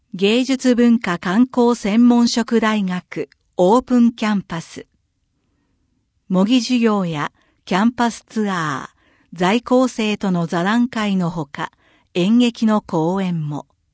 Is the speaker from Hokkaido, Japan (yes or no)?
no; Hachinohe, Aomori, Japan; 私の故郷、青森県八戸市は、高齢化の影響もあり、町に元気がないと感じていました。